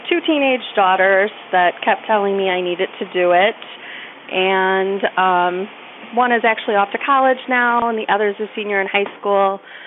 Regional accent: Princeton, New Jersey, United States; My father was from the Putnam area, and my mother's from the suburbs, but I was raised in Princeton. Moved away and came back after my oldest was born.

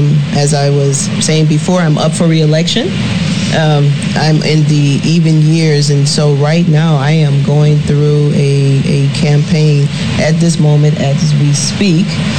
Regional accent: Louisiana, United States; I'm originally from Louisiana, and my family, no one had ever been an elected official

